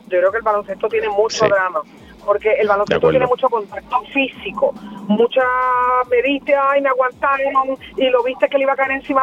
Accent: Bayamón, Puerto Rico; Yo me crié mucho tiempo en Bayamón

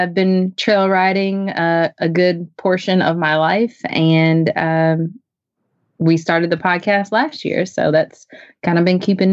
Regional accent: Chapel Hill, North Carolina, United States; now in Zebulon, United States; I am from Chapel Hill, North Carolina. I currently live in Zebulon.

